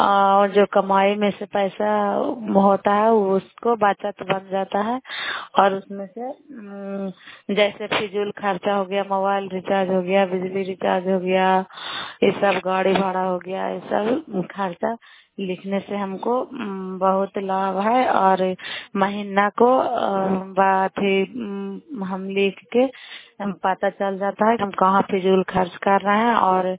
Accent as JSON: {"language": "Hindi", "region": "Bihar", "country": "India", "said": "नालंदा जिला कराय ब्लॉक की निवासी हूँ।"}